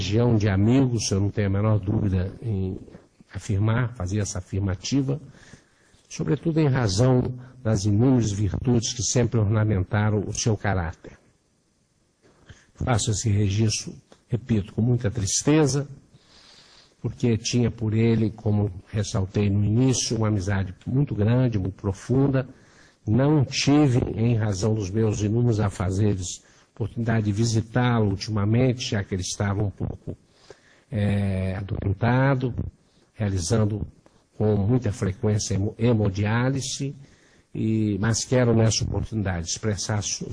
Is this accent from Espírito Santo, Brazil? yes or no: yes; Alegre, Espírito Santo, Brazil; juiz de direito da comarca de Alegre, minha cidade natal